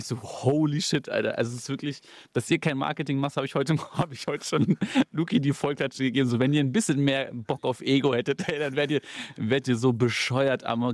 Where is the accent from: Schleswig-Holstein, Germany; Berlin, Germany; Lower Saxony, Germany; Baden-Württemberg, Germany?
Berlin, Germany; Also ich komme ja aus Südberlin, ich bin ja gebürtiger Lankwitzer.